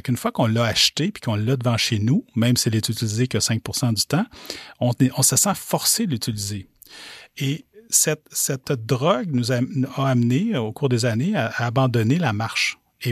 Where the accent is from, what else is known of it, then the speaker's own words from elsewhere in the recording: Rouyn-Noranda, Quebec, Canada; born there; now in Montreal, Canada; D'abord, d'ailleurs, j'habite dans Hochelaga. Mais je suis né à Rouyn-Noranda. Donc, Rouyn-Noranda, c'est pas Montréal, OK?